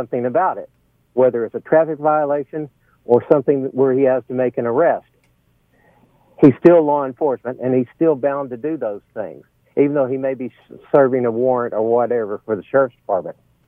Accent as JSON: {"language": "English", "region": "the South", "country": "United States", "tie": "born or raised there", "said": "I grew up here in the South."}